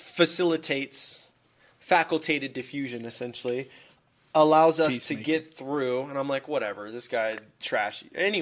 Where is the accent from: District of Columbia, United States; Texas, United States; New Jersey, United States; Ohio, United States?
Texas, United States; San Antonio; My background with … I'm from San Antonio.